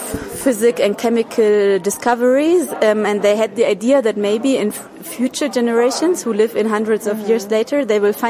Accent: Hamburg, Germany; English is a second language; I'm from Hamburg, and I work as a choreographer and also as a performer.

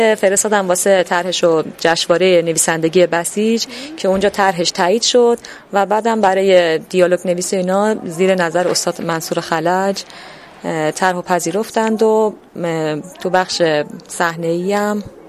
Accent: Kurdistan, Iran; born there; چون من تو منطقه جنگی به دنیا اومدم. آره. تو منطقه کردستان

